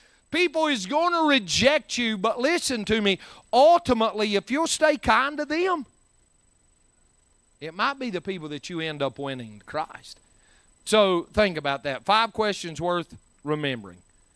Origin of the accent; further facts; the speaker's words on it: Courtney, North Carolina, United States; But anyway, my people's from Wilkes County. But I grew up in Courtney.